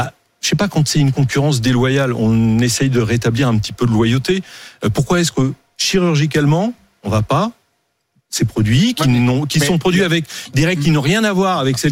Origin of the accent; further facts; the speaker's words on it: France; Mais moi, je suis français.